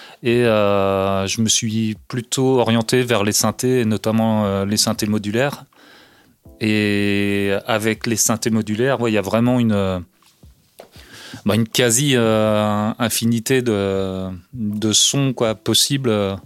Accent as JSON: {"language": "French", "town": "Cherbourg", "region": "Normandy", "country": "France", "tie": "born or raised there", "said": "Et en fait, enfin, moi, j'ai grandi à Cherbourg"}